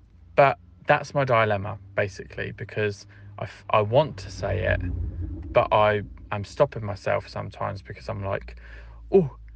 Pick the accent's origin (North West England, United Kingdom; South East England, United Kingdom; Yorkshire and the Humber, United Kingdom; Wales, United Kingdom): South East England, United Kingdom; Portsmouth; I'm 25 and I'm from Portsmouth.